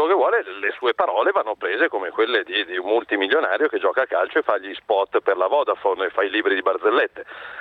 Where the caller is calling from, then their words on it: Lombardy, Italy; Buonasera dalla Val Camonica